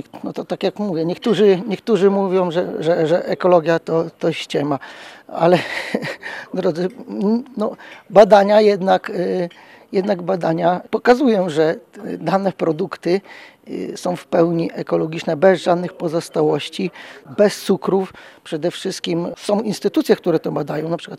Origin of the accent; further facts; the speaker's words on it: Aleksandrów, Lublin Voivodeship, Poland; Pochodzę z województwa tutaj lubelskiego, powiat biłgorajski, dokładnie z gminy Aleksandrów.